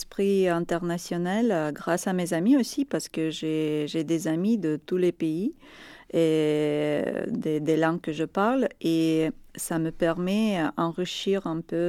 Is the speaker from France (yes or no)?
no; Russia; now in Spain; Quand même, je suis russe, je suis déjà étrangère.